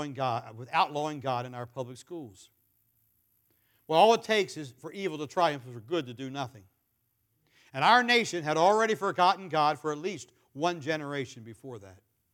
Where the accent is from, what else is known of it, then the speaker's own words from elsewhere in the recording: United States; See, we're Americans. I'm American.